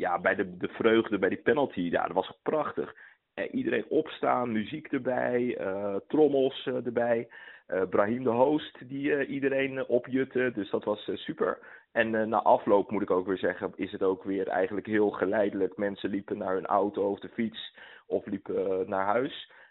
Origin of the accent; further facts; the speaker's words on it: Leiden, South Holland, Netherlands; Ik ben ook gewoon een Leidenaar.